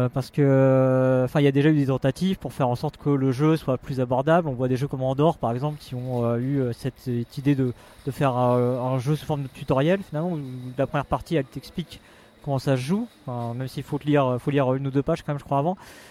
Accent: France; Parce que nous on est des Français, on ne sait pas parler anglais.

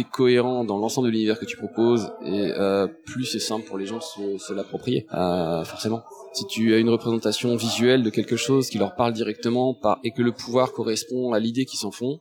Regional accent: Île-de-France, France; Enfin, on est d'Île-de-France.

